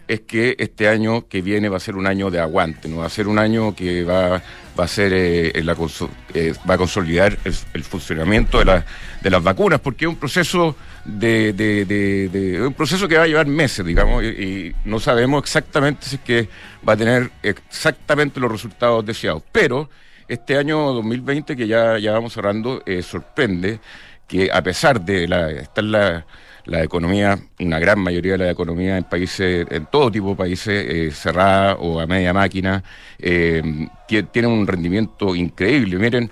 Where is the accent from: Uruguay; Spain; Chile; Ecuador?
Chile; como chileno